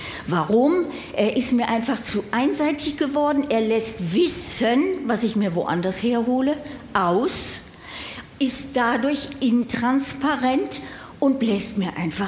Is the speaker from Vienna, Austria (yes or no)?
no; Salzburg, Austria; Ich komme aus Salzburg und bin gerade auf der Durchreise, bin mal wieder in Köln, habe hier studiert